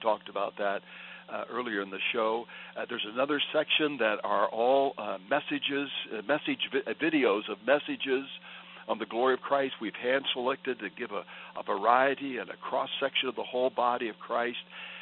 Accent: Massillon, Ohio, United States; I grew up in Massillon, Ohio

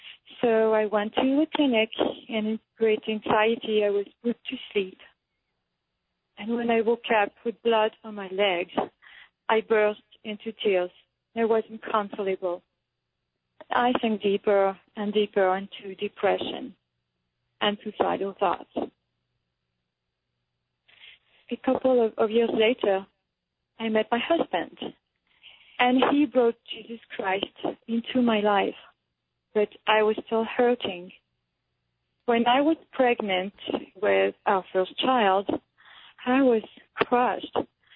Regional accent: France; English is a second language; I grew up in a country that accept abortion as a part of women's life. It's not something that was open for debate when I was growing up in France.

